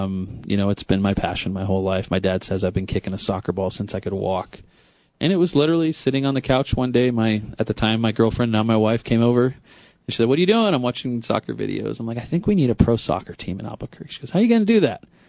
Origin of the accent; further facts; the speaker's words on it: England, United Kingdom; So Boxing Day, I'm English, and Boxing Day is a holiday in England